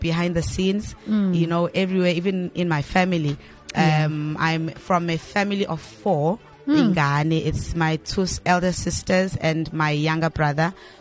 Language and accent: English; Durban, KwaZulu-Natal, South Africa; I'm born and bred in Durban. Ngazalelwa eFolweni.